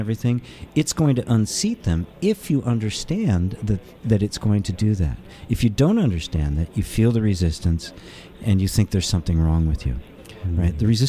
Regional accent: Midwest, United States; And I grew up in the Midwest, right? Greek Orthodox was as esoteric as it got.

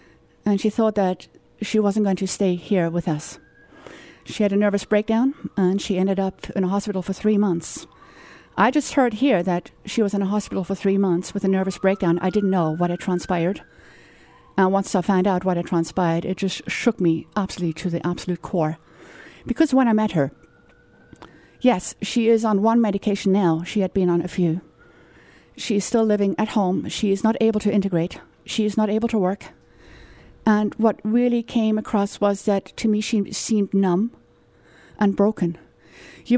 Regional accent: South Africa; I am from South Africa, and South Africa is now referred to as the rape capital of the world, which is extremely, I mean, disconcerting. It is where I was raised and brought up

